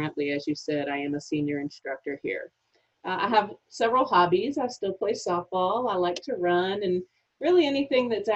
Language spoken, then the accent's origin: English; Savannah, Georgia, United States; Originally, I'm from Savannah, Georgia.